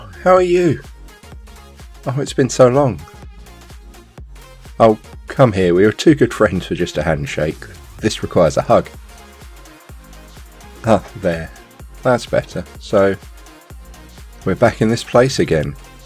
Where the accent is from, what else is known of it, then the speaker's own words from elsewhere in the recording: United Kingdom; I mean, just because I'm British as well